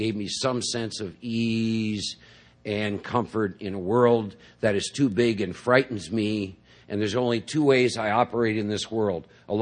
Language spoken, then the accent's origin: English; Midwest, United States; as I got older, born and raised in the Midwest, and finishing up college, get drafted, get sent to Vietnam